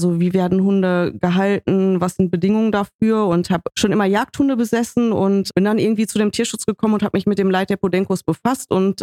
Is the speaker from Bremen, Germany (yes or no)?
no; Herne, North Rhine-Westphalia, Germany; Ich bin in Herne aufgewachsen, mit meiner Schwester zusammen und meinen Eltern im kleinen Stadtteil von Herne, sehr behütet